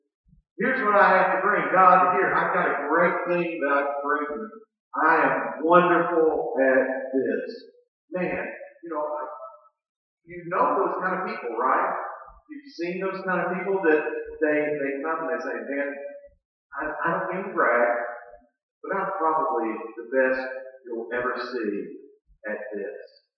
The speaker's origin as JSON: {"language": "English", "town": "Houston", "region": "Texas", "country": "United States", "tie": "born or raised there", "said": "Now, my hometown is Houston, Texas. We have that in one zip code."}